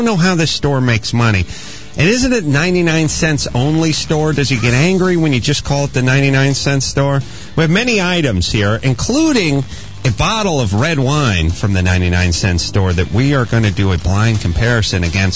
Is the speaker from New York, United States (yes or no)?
no; North Hollywood, California, United States; I grew up in North Hollywood. It seemed like I saw one or two out there.